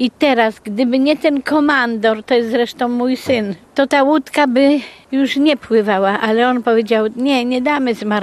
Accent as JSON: {"language": "Polish", "town": "Łódź", "region": "Łódź Voivodeship", "country": "Poland", "lives_now": "Gdynia, Poland", "said": "ja jestem łodzianką i moje żaglowanie zaczęło się w Łodzi."}